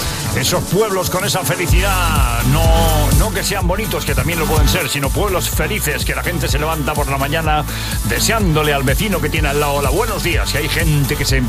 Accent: Vigo, Galicia, Spain; Soy gallego, vengo de Vigo.

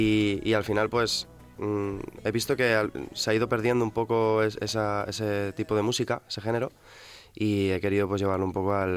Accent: Valencian Community, Spain; Soy valenciano, más o menos, al final.

